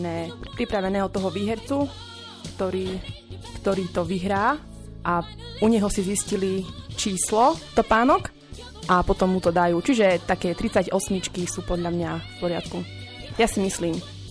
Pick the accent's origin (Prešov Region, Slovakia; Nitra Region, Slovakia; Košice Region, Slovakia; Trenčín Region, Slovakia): Prešov Region, Slovakia; Vranov nad Topľou; pretože ja som počula, že majú byť aj u nás vo Vranove v najbližšom čase